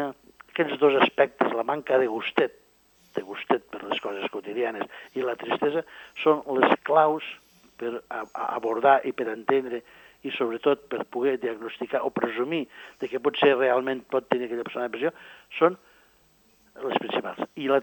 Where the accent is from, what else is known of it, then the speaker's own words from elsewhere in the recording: Catalonia, Spain; jo sóc del sud de Catalunya, del Canà, i m'agrada presumir de canareu.